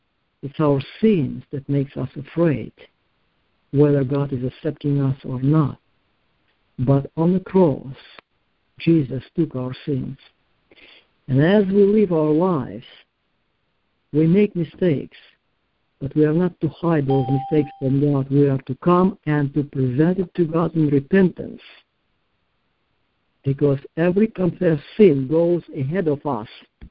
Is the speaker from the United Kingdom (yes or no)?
no; Russia; accent: Russian; English is a second language; If you don't mind with to hear my Russian accent, I'll read it to you.